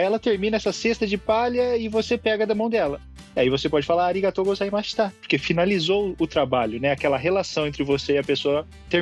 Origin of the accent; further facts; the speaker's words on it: Brazil; now in Japan; nunca aprendi a programação que eu queria ter aprendido lá quando eu era adolescente no Brasil ainda.